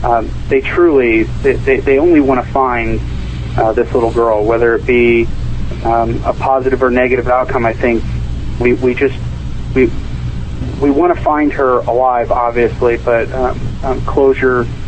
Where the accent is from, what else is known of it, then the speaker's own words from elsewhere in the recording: Philadelphia, Pennsylvania, United States; I personally, I'm from Philadelphia, and I spoke to a few of my family members up there